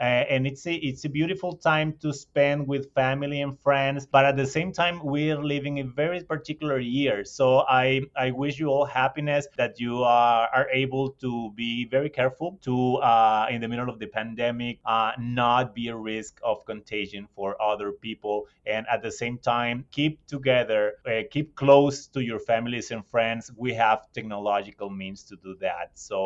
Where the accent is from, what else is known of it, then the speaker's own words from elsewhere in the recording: Sonora, Mexico; also born or lived in Hermosillo / France; I was born in Hermosillo, the capital city of Sonora, but I am actually from, and I was raised there in a very small town in the mountains of Sonora.